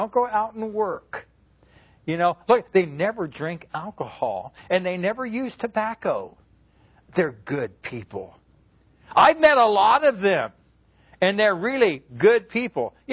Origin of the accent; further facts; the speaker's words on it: Arizona, United States; I grew up in Arizona. I grew up against next door to a whole lot of Utahites.